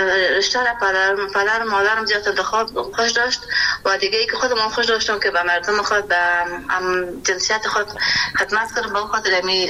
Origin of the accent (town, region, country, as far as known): Kabul, Afghanistan; born there